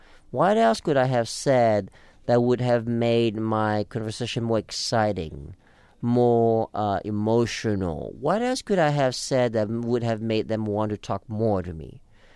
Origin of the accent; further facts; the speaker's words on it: France; now in United States; I was born and raised in France, so the social dynamic there is very different than the U.S.